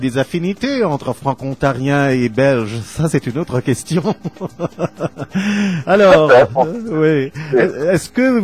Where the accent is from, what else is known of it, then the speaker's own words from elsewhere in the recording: Mauritius; now in Canada; Et moi, je suis franco-ontarien, originaire de l'île Maurice.